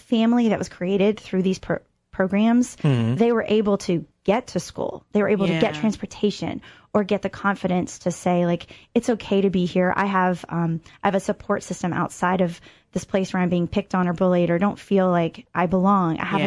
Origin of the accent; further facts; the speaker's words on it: Rocky Mount, Virginia, United States; I grew up in Rocky Mount, Virginia, the moonshine capital of the world.